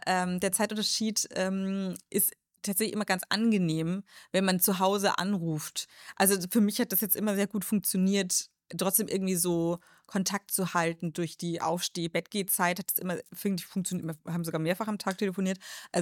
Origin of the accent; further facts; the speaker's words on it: Munich, Bavaria, Germany; ich komme aus München